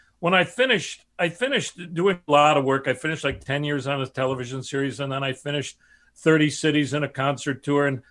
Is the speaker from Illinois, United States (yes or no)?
yes; Chicago, Illinois, United States; I immediately thought of my family, South Side of Chicago, and no artistic nature there.